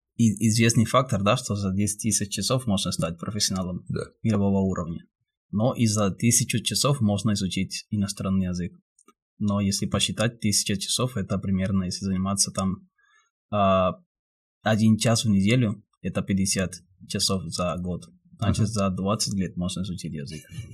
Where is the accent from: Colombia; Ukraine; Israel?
Colombia; Russian is a second language; moved away as an adult; now in Russia; Я из Колумбии. В России уже около 10 лет.